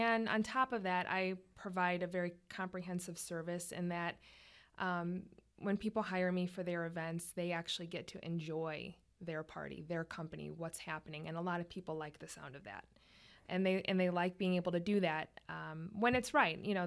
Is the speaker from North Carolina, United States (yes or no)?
no; Griffith, Indiana, United States; also born or lived in Chicago; now in Munster, United States; I grew up in Griffith, actually. Okay. And then after college, lived in the city in Chicago for about 8 or 9 years, and then came back.